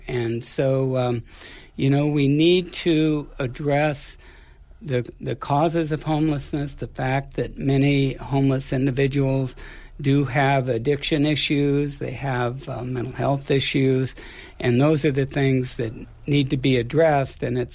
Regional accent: Atascadero, California, United States; I am from Atascadero, as you are, and yeah.

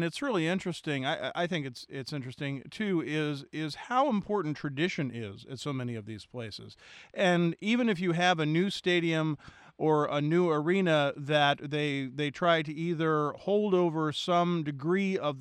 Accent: Philadelphia, Pennsylvania, United States; as a Philadelphian, but also as a Muppet fan, I believe to be our greatest mascot.

